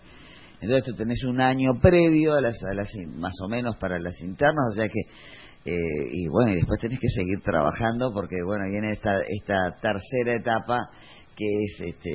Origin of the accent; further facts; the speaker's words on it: Paysandú, Uruguay; Paysandú, de donde yo soy oriunda, que cuando era menor de edad, que no pude votar en el año 84